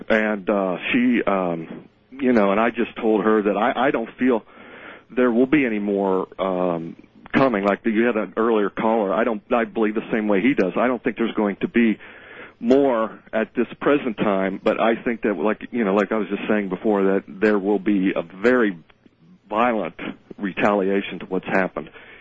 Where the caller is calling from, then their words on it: Cincinnati, Ohio, United States; Yes, I'm calling from Cincinnati, Ohio.